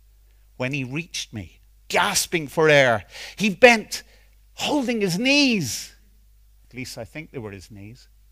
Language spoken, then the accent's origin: English; Ireland; as a teenager, growing up in Ireland, was really quite liberating.